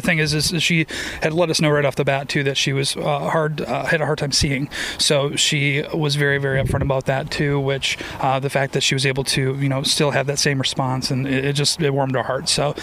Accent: Wisconsin, United States; I'm a transplant from Midwest Wisconsin, where I was very supportive of United Way there as well, too.

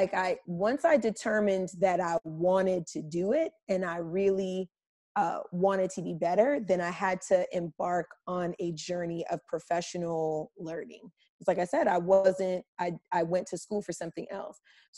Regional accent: New Jersey, United States; I'm from New Jersey originally.

